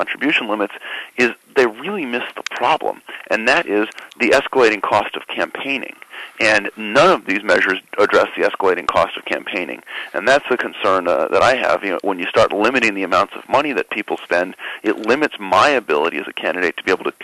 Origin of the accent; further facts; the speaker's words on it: Los Angeles, California, United States; you're from Los Angeles, I'm from Los Angeles.